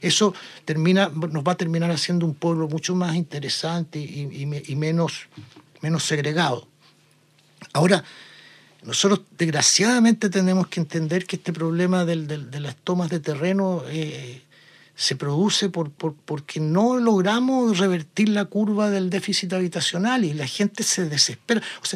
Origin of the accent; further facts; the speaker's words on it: Chile; O sea, yo creo que hay una reciprocidad en ese sentido que como chilenos tenemos que entenderla.